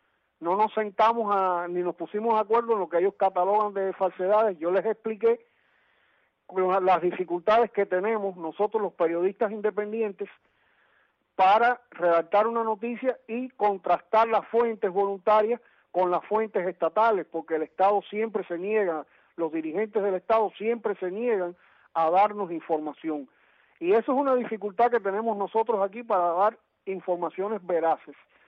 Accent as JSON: {"language": "Spanish", "country": "Cuba", "said": "¿cómo yo voy a querer un mal para mi pueblo cubano?"}